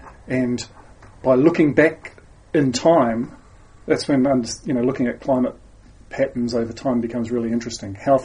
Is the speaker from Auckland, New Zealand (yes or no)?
no; Southland, New Zealand; I came from Southland. My roots are from Gore and Invercargill. And you can't get away from weather in Southland.